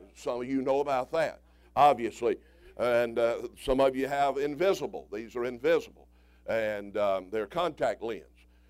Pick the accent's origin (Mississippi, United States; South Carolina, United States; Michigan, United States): Mississippi, United States; Yeah, but I'm from Mississippi. And so in Mississippi, it makes a lot of sense.